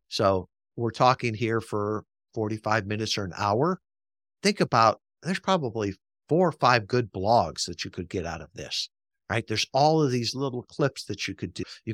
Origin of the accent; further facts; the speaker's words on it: Chicago, Illinois, United States; Sorry, I grew up in Chicago.